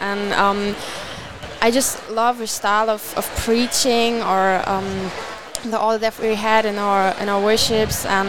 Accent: Germany; English is a second language; I'm from Germany.

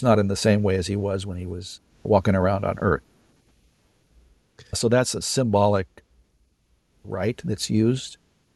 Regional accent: California, United States; I grew up in California in the 60s and 70s.

